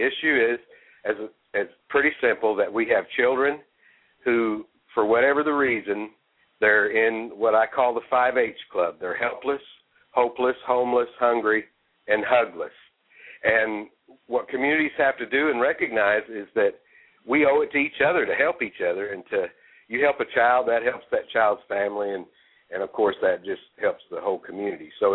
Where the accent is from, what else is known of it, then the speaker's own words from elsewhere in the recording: North Little Rock, Arkansas, United States; for instance, in my hometown of North Little Rock, Arkansas, within a 10-minute drive of City Hall, there's over 10,000 children that are below the poverty line.